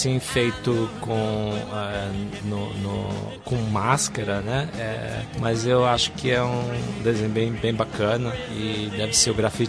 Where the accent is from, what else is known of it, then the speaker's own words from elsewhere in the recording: Maringá, Paraná, Brazil; born there; also born or lived in Nova Esperança; Eu morei, eu nasci em Maringá. Ah. Eu sou daqui mesmo.